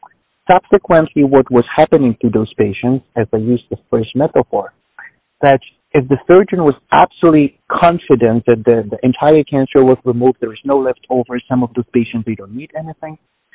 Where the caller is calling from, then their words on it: New York City, New York, United States; So I'm speaking from New York City, so it's afternoon.